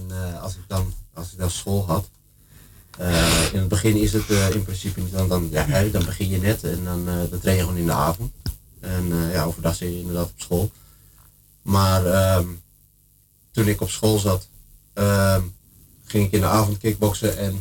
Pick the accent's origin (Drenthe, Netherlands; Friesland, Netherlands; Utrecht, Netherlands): Utrecht, Netherlands; Leerdam; ging ik een keertje mee bij een training in Leerdam. Waar ik vandaan kom.